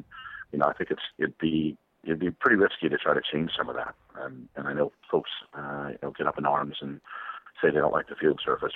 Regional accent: Chicago, Illinois, United States; I grew up in Chicago. It's one of the better rivalries of the Packers and the Bears.

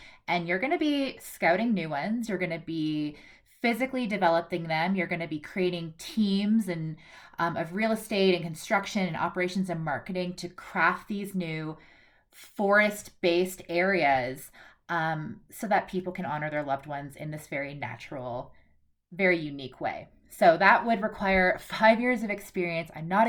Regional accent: Canada; moved away; I'm Canadian and I actually have a degree in French because it's relevant back in Canada

